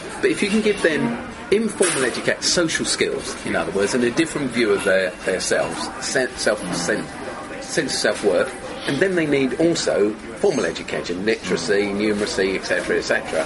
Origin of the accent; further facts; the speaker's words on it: London, United Kingdom; when I was 14, when I was a kid, I grew up in South London, and I went to a dump school.